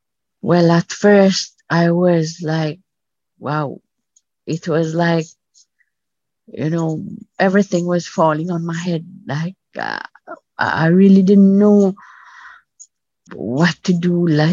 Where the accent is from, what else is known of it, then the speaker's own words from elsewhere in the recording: Mauritius; I'm from the East Coast of Africa and he's from Jamaica.